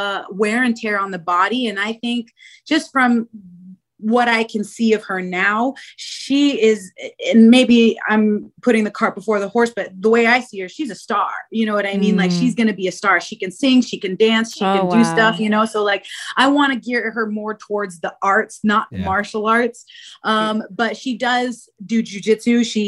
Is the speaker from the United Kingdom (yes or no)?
no; Spokane, Washington, United States; now in Chicago, United States; Born and raised in Spokane, Washington. My dad is from Venezuela. My mom is from New Mexico.